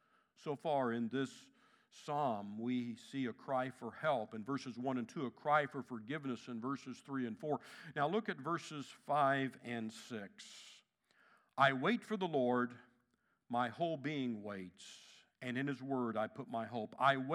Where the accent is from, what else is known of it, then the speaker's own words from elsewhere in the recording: Kansas City, Missouri, United States; I grew up in Kansas City where Russell Stover's headquarters is.